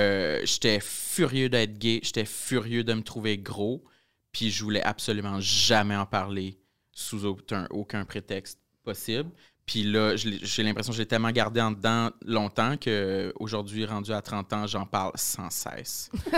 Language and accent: French; Quebec, Canada; tu sais, je viens de la Gaspésie, puis c'était 100% un milieu où je ne retrouvais aucun modèle homosexuel positif.